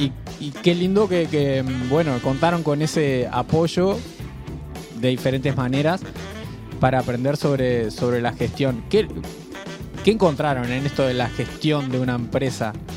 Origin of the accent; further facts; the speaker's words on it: Uruguay; no sé si es un tema como uruguayo